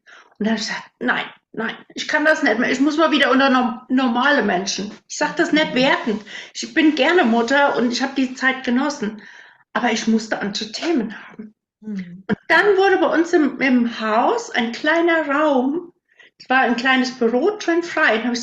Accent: Hesse, Germany; So 15, 18 Kilometer von Herborn aus, das ist ja so ein bisschen ein Begriff, Richtung Westerwald hoch. Und da bin ich wirklich mitten im Wald groß geworden. Ganz einsam, mit einem riesen See vor der Tür.

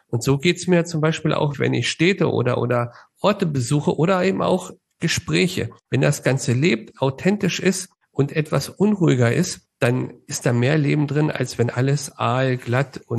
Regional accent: Hanover, Lower Saxony, Germany; Ursprünglich komme ich aus Hannover.

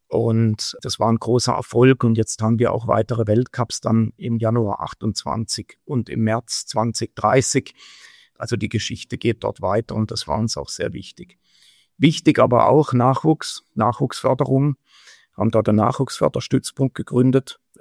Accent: Freiburg, Baden-Württemberg, Germany; now in Switzerland; Ich komme aus Süddeutschland, aus dem Südschwarzwald, Freiburger Raum.

